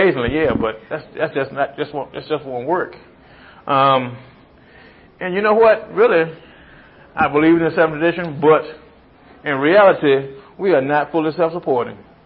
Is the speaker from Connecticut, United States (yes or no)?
no; Virginia, United States; I'm an addict. I'm from the Tidewater area.